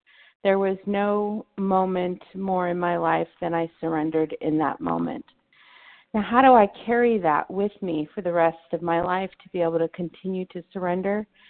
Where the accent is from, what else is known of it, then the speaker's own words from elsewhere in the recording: Torrance, California, United States; I'm from Torrance, California.